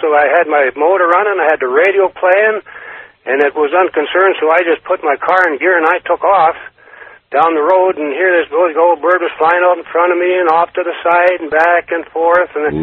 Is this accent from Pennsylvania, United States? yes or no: no; Carson City, Nevada, United States; from Carson City.